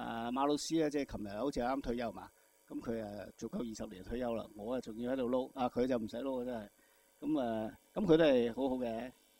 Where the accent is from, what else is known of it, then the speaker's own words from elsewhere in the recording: Hong Kong; 我系土生土长香港人，冇咩训练过普通话嘅。